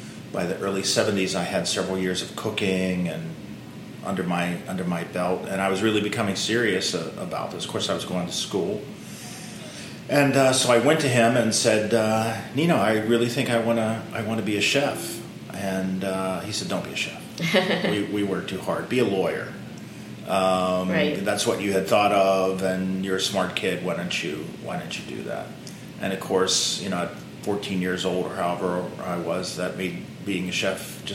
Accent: Pittsburgh, Pennsylvania, United States; I'm from Pittsburgh, Pennsylvania. That's my hometown. And from what is even today kind of a rough part of Pittsburgh, a section called East Liberty.

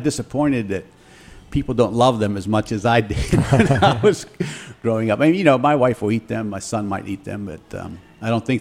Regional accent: McKeesport, Pennsylvania, United States; I started cooking in my hometown of McKeesport, just outside of Pittsburgh.

